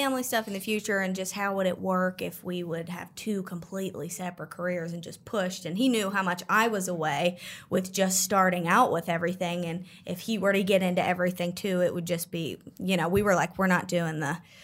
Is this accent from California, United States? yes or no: no; Pittsburgh, Pennsylvania, United States; since I'm from Pittsburgh, I never knew that I was going to see myself being with somebody extremely country.